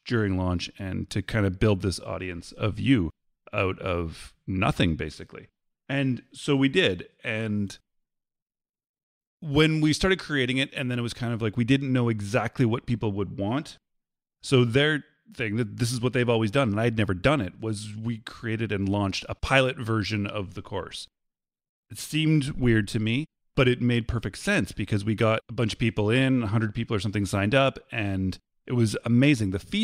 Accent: Canada; because I'm Canadian

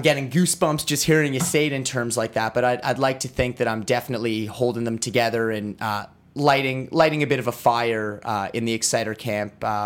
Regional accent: Ottawa, Ontario, Canada; I grew up in Ottawa. I grew up down the street. I was very lucky. I had quite a thrash upbringing. I grew up down the street from … So Canadian thrash metal and heavy metal, very well represented on that street in suburban Ottawa.

